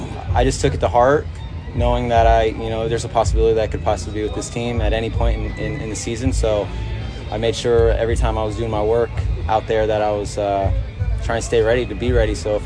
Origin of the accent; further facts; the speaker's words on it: San Diego, California, United States; We're from San Diego.